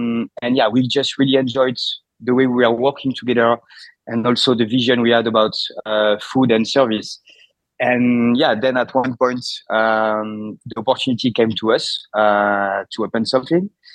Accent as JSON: {"language": "English", "town": "Bordeaux", "region": "Nouvelle-Aquitaine", "country": "France", "tie": "born or raised there", "second_language": "English", "moved": "as an adult", "said": "I was working in fine dining restaurants in Paris, in Bordeaux, my hometown. And then I traveled to the US for a year to learn how to speak properly English."}